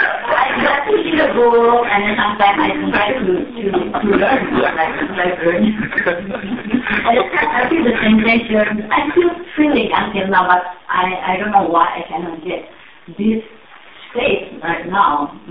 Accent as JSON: {"language": "English", "country": "Indonesia", "second_language": "English", "moved": "as an adult", "lives_now": "United States", "said": "I come from Indonesia and then I moved here in 1999. So at the time in Indonesia, we always practice metta bhavana."}